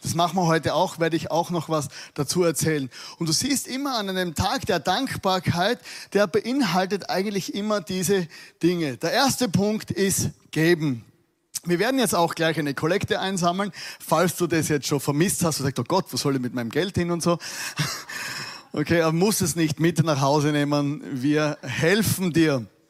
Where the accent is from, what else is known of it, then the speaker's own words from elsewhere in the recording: Styria, Austria; Und in unserer Welt, wo ich herkomme, Südsteiermark.